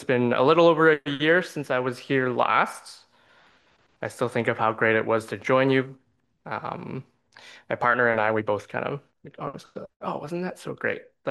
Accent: Edmonton, Alberta, Canada; I was born and raised in Edmonton. I just actually got back from there this past week. I try to take a trip back every year.

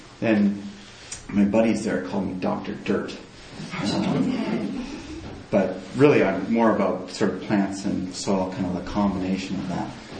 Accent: Nepal; I grew up in Nepal. My parents were, I was a missionary kid, so my parents worked in a remote area in Nepal. It was a 10-hour walk from the closest road

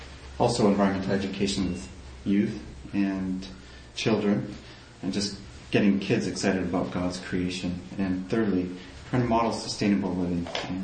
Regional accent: Nepal; I grew up in Nepal. My parents were, I was a missionary kid, so my parents worked in a remote area in Nepal. It was a 10-hour walk from the closest road

